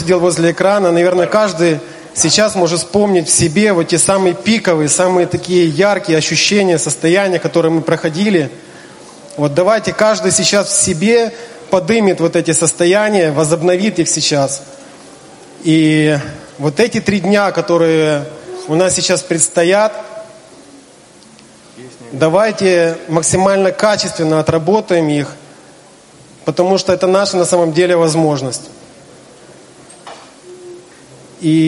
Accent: Kyiv, Ukraine; из Киева.

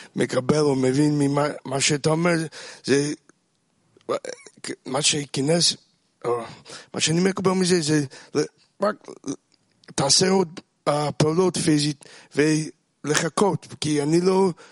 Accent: United States; now in Israel; אני באתי מארצות הברית רק לזה, ועדיין אני לא יכול לקום.

